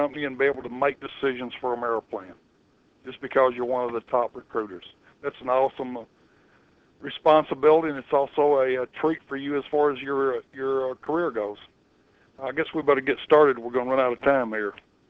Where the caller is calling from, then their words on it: Kentucky, United States; I live in Kentucky.